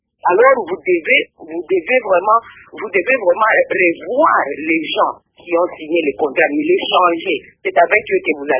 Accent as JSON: {"language": "French", "town": "Lubumbashi", "region": "Haut-Katanga", "country": "DR Congo", "tie": "born or raised there", "said": "tout en grandissant à Lubumbashi, et que dans le temps les Katanga étaient connus comme une région minière"}